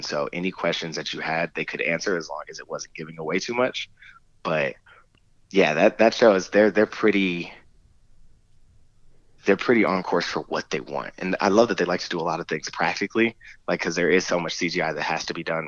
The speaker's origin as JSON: {"language": "English", "town": "Los Angeles", "region": "California", "country": "United States", "tie": "born or raised there", "said": "I'm from Los Angeles, born and raised, and I kind of got into acting as a kid."}